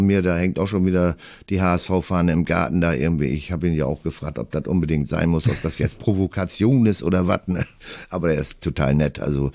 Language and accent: German; Kiel, Schleswig-Holstein, Germany; Das kann man natürlich als Kieler dann immer wieder aus der Schublade rauskramen.